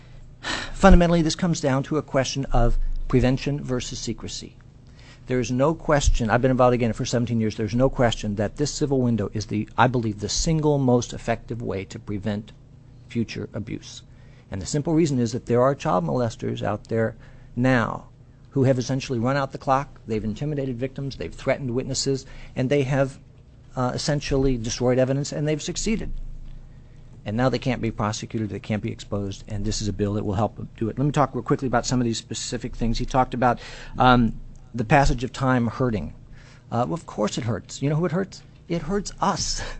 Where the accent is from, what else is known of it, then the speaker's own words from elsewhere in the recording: St. Louis, Missouri, United States; I'm not an attorney. I am from St. Louis, Missouri.